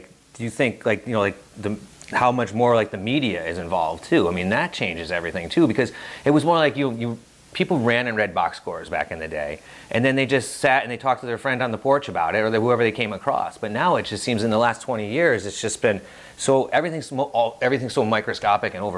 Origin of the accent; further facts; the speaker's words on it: New York, United States; now in Connecticut; when I moved to Connecticut, because where I grew up in New York, no one even cared about the Red Sox.